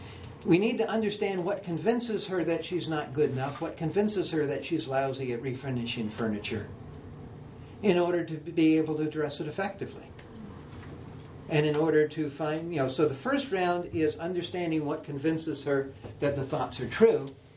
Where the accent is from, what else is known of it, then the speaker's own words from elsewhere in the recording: Deep South, United States; So I grew up in the Deep South back in the days of segregation.